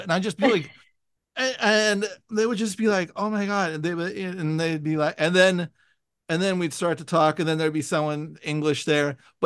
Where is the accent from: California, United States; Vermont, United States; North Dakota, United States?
California, United States; Hollywood; I am from Hollywood.